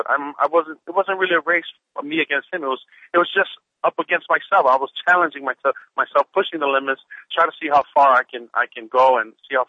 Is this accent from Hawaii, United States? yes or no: yes; Hawaii, United States; moved away; Well, you know, I grew up in Hawaii for a long time